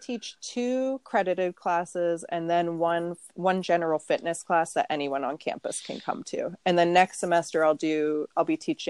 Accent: New York, United States; Rockland County. Rockland. So go across the Hudson River.

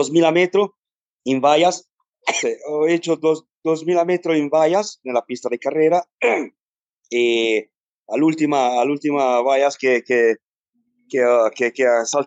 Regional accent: Milan, Lombardy, Italy; Spanish is a second language; De Milano. Yo siempre he montado en Milano y me soy criado en Milán con mi abuelo, que tenía una cuadra bastante grande.

